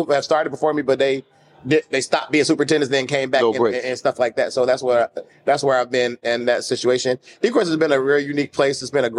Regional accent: Detroit, Michigan, United States; but I'm from the Metro Detroit area.

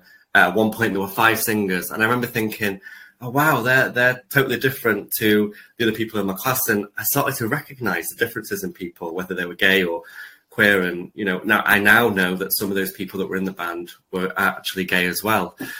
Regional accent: Manchester, North West England, United Kingdom; growing up in Manchester, Manchester in the kind of mid to late 90s

